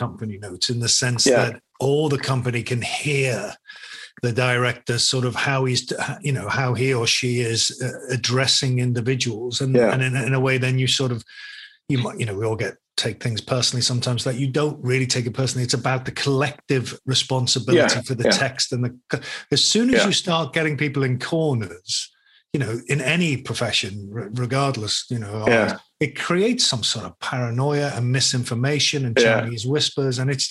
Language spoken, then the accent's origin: English; United Kingdom; But there are times as a British actor that part of our tradition is looking after the day.